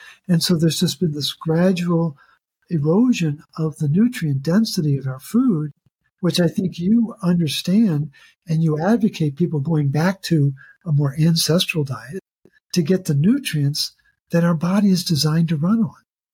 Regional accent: Baltimore, Maryland, United States; I grew up in Baltimore

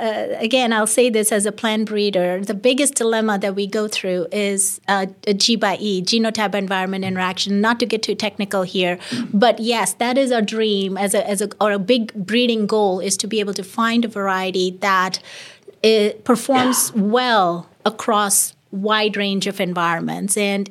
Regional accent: India; So, as you know, I was born and brought up in India.

